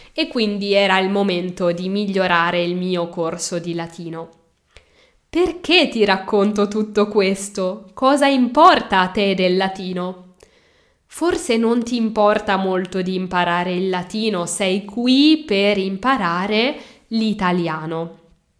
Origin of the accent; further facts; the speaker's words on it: Milan, Lombardy, Italy; sono italiana, sono nata a Milano e amo la mia lingua